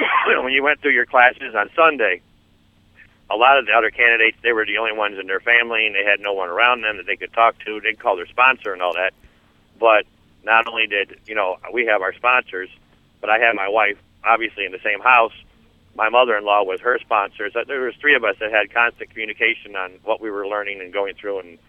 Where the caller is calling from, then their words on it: Palatine, Illinois, United States; Palatine.